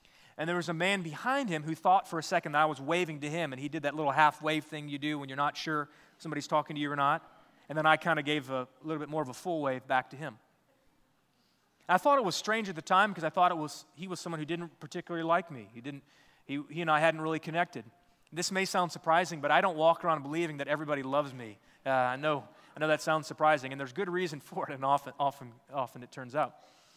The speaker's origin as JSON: {"language": "English", "country": "Sierra Leone", "tie": "born or raised there", "said": "I grew up in West Africa, in the country of Sierra Leone"}